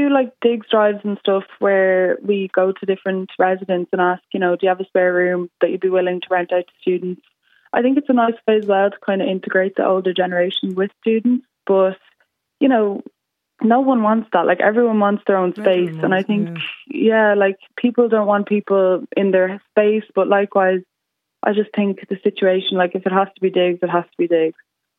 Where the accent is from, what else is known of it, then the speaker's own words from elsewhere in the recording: Ireland; we're students, we're Irish, we've been in accommodation and education our whole lives here.